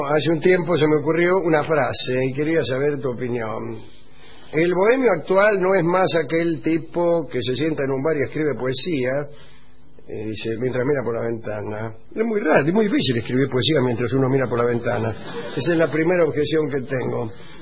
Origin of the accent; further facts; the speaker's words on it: Villa Paranacito, Entre Ríos, Argentina; de Paranacito. El lunes vinimos